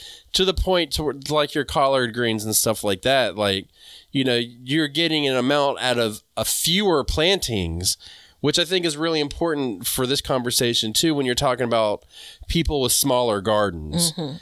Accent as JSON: {"language": "English", "region": "North Carolina", "country": "United States", "said": "I'm from North Carolina."}